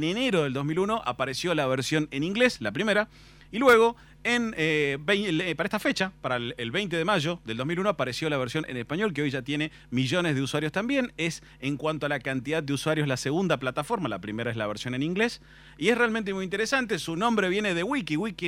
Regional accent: Argentina; Siendo los argentinos los que más utilizamos, y claro. Digo más, me incluyo

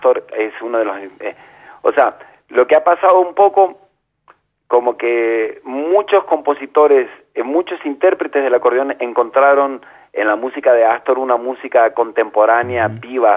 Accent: Argentina; nosotros que somos argentinos

